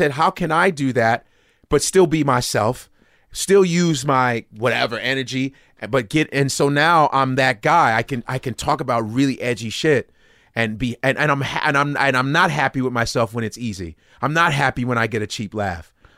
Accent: Nigeria; now in United States; And me being Nigerian, even though I'm an African, still, I'm still an American.

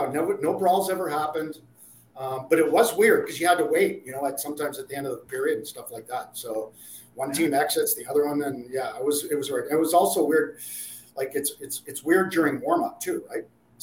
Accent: Ottawa, Ontario, Canada; I grew up in Ottawa.

